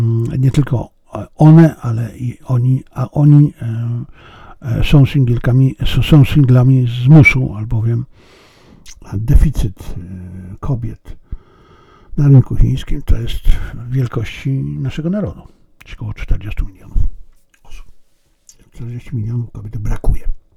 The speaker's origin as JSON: {"language": "Polish", "country": "China", "said": "Natomiast ja jestem Chińczykiem i ja widzę, co zostało skrzenione, a co zostało zrobione bardzo pozytywnie."}